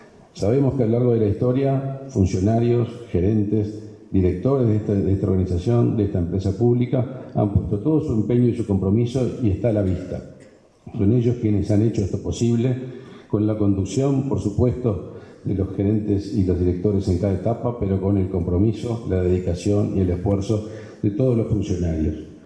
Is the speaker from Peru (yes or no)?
no; Uruguay; Y como uruguayos podemos sentirnos orgullosos